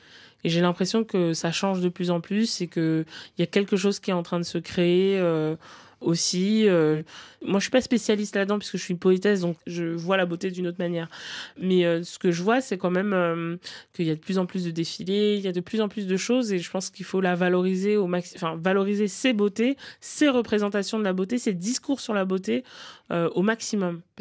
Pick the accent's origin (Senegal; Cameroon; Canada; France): Cameroon; Ne serait-ce que juste au Cameroun, puisque moi, je suis originaire du Cameroun, il y a quand même 283 langues.